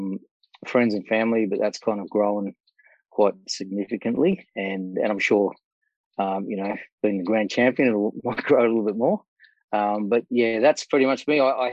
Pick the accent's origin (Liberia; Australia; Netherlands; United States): Australia; live in Brisbane, originally from Cape Town, South Africa. So I came over to Australia when I was, you know, a little guy, about 7 years old. Never been back there. So I'm an Aussie. I love Australia.